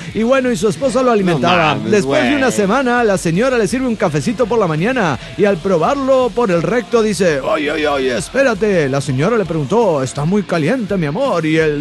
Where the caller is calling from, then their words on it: Saltillo, Coahuila, Mexico; de Saltillo, Coahuila.